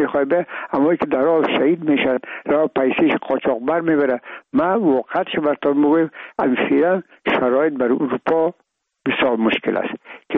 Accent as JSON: {"language": "Persian", "country": "Afghanistan", "said": "ما افغان هستیم"}